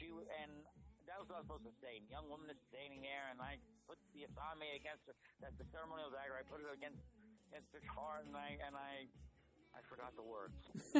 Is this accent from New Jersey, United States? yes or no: yes; Jersey City, New Jersey, United States; I was initiated back in my hometown of Jersey City.